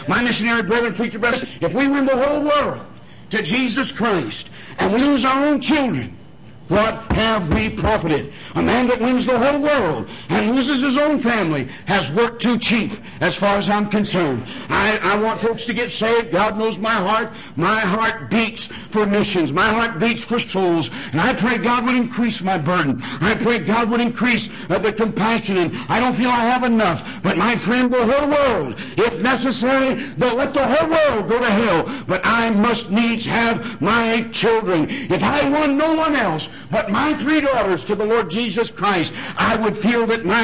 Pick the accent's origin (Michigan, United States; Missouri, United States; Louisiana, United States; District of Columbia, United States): Michigan, United States; Detroit; Where I grew up down in Detroit, Michigan, when I was a young boy, it wasn't too safe then